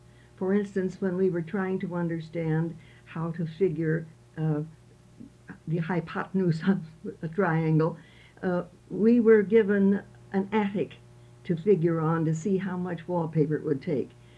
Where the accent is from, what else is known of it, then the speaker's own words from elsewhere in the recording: Columbia, Missouri, United States; also born or lived in Lincoln, Nebraska; I was born in Lincoln, Nebraska in 1897. And about the time I was five, we moved to Columbia, Missouri. So I always think of myself as a Missourian rather than my Nebraska connections.